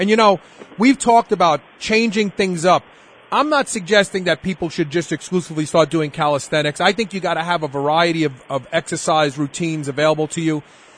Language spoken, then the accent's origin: English; New York, United States; Okay, so I grew up in Bed-Stuy. So back in the day when I was a kid, I remember when breakdancing first started, there used to be guys out in front of my school.